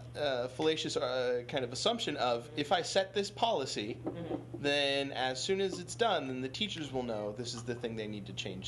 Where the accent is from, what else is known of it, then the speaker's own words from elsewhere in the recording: Illinois, United States; I mean, I grew up in Illinois, I taught in Florida, I taught in Philadelphia.